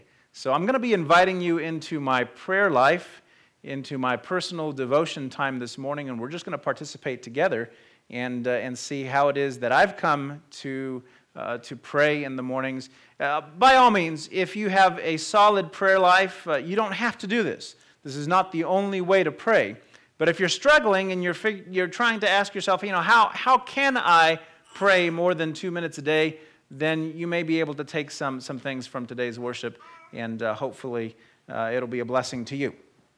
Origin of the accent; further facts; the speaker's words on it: Puerto Rico; now in United States; I'm from Puerto Rico, was born in Puerto Rico, but I've lived in the States most of my life.